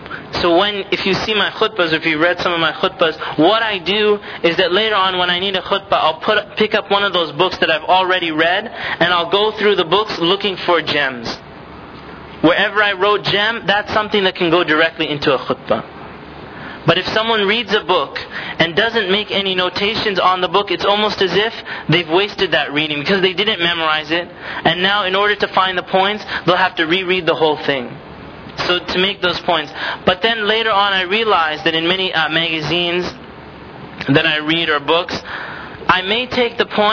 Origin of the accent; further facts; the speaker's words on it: Canada; even when I was younger and I grew up in Canada